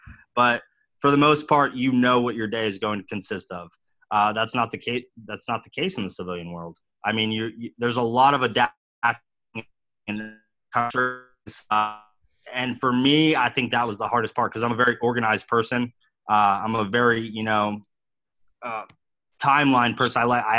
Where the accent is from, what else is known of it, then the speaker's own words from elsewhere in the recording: Pennsylvania, United States; moving back to my hometown in Northeast Pennsylvania